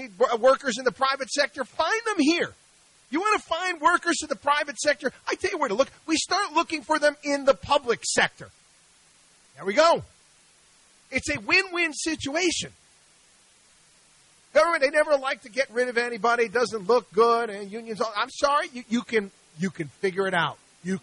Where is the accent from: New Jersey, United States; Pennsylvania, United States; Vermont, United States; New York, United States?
New York, United States; Albany; I grew up in Albany, New York. It's a government worker's paradise.